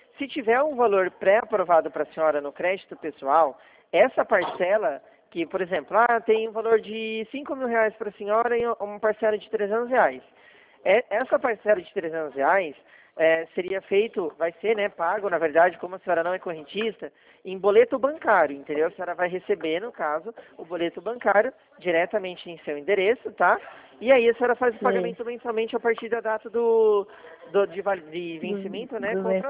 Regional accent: Limeira, São Paulo, Brazil; Eu sou de Limeira, interior do estado de São Paulo, tá?

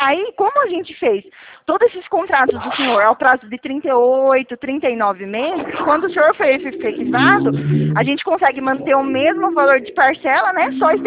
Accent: Araras, São Paulo, Brazil; eu sou daqui de Araras.

